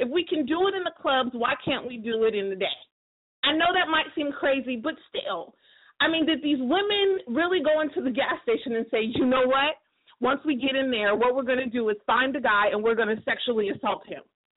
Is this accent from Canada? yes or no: no; United States; and I can only speak for America because I'm American